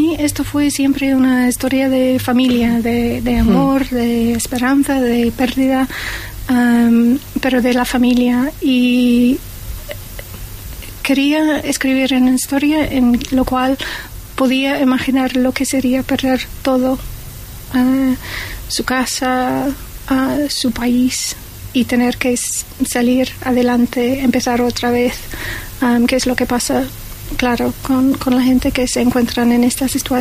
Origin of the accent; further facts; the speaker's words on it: Northern Ireland, United Kingdom; Spanish is a second language; yo soy de Irlanda del Norte, pero vivo aquí, en la isla, y en Londres también